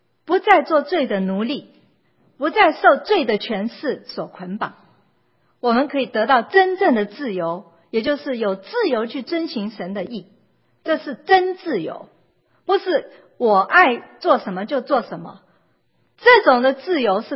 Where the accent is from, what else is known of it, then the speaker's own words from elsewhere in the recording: China; 我们中国人就是基本上我们说平安都是只是着重在负面的消极的没有难处